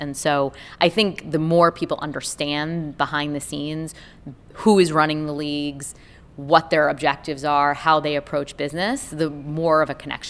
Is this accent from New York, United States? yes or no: yes; New York, United States; And I grew up in Brooklyn, which is a melting pot of people from different backgrounds.